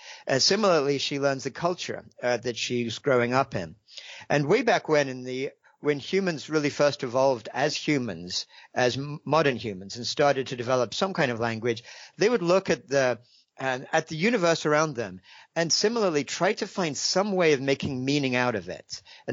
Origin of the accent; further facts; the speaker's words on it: England, United Kingdom; moved away as an adult; now in United States; I actually grew up in England. Right. And I left England after I graduated from Cambridge around 21. I spent basically most of my life since then in the United States.